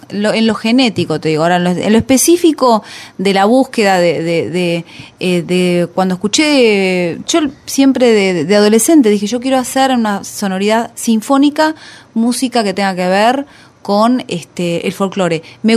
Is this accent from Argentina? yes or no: yes; Buenos Aires, Argentina; born there; si nací en Buenos Aires y es así.